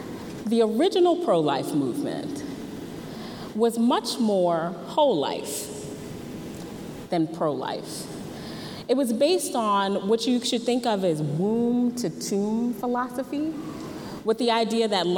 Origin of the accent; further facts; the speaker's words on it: New Orleans, Louisiana, United States; I know that a lot of you know that I am from New Orleans.